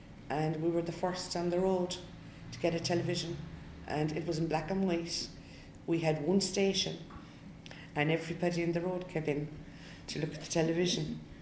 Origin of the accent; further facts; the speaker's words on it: Blackpool, North West England, United Kingdom; When I was growing up in Blackpool